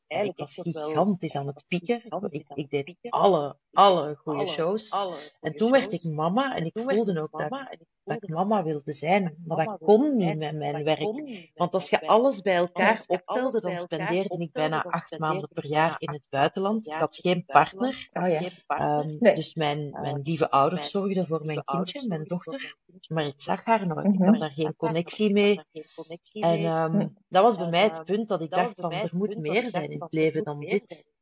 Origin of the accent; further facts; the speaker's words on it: Flanders, Belgium; Ik heb daar in de humaniora, heet dat bij ons in Vlaanderen